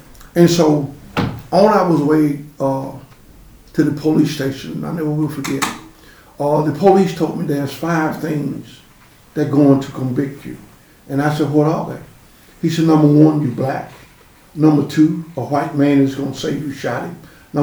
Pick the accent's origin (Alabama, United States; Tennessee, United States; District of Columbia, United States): Alabama, United States; Well, growing up in Alabama, I had the privilege of, I call it living a great life.